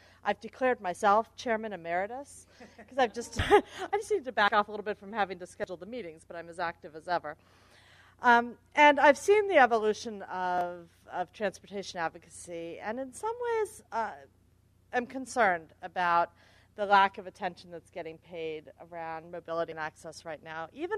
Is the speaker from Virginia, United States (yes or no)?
yes; Arlington, Virginia, United States; I was saying that I'm always happy to welcome people to my hometown, which is Arlington, Virginia. I grew up, was not born, but raised here.